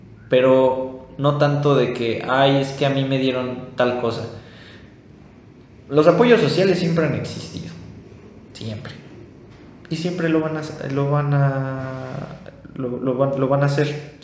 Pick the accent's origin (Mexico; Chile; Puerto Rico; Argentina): Mexico; nosotros como sociedad, como ciudadanía mexicana, siempre hemos recaído